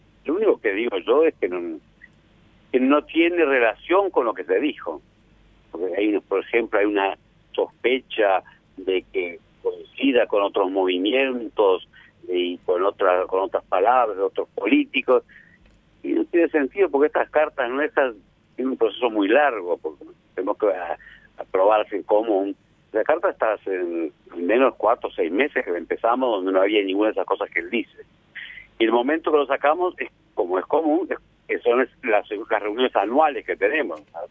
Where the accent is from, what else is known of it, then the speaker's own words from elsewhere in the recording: Uruguay; nosotros somos uruguayos y decimos